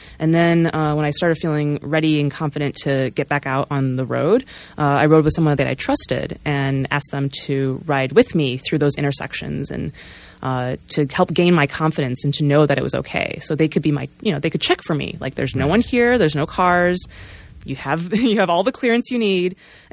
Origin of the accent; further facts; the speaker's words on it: Chicago, Illinois, United States; now in Portland, United States; coming to Portland is when my love for cycling really blossomed. I'm from Chicago, which actually now, much like your experience, now it has great infrastructure.